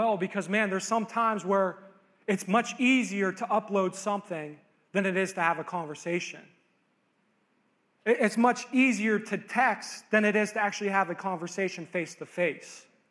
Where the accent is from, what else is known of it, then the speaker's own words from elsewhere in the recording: Monaca, Pennsylvania, United States; grew up in a very, very small town called Monaca, Beaver County. I grew up in the county. Come on. I grew up in the Beaver County. That's how we talk down there in Beaver County.